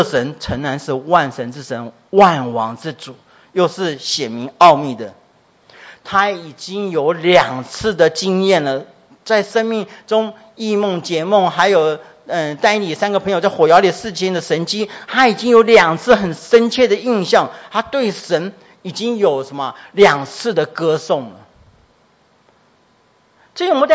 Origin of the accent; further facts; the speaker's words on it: Taiwan; 我是一个生长出生在那个家庭，一个台湾家庭，一个传统信仰的家庭。